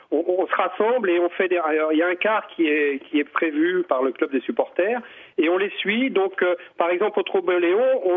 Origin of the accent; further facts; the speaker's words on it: Pays de la Loire, France; et en plus nous sommes d'origine mayonnaise